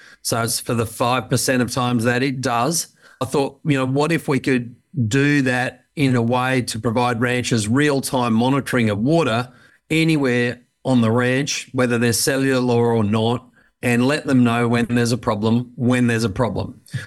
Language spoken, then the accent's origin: English; Australia; I grew up on ranches in Northern Australia